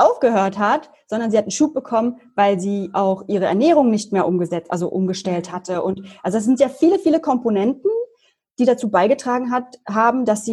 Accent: Berlin, Germany; ich komme aus Berlin, bin jetzt 33 Jahre alt, also 87 geboren

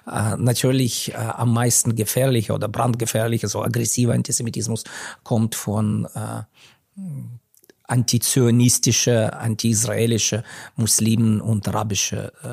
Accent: Kyiv, Ukraine; Ich bin in der Sowjetunion aufgewachsen, heutige Ukraine, in Kiew.

